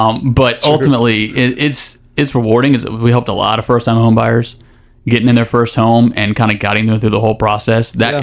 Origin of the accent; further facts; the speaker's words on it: Raleigh, North Carolina, United States; Yeah, I'm born in Ralei